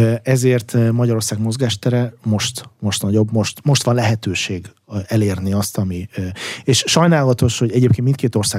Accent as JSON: {"language": "Hungarian", "country": "Belarus", "said": "mert Belarusból származom"}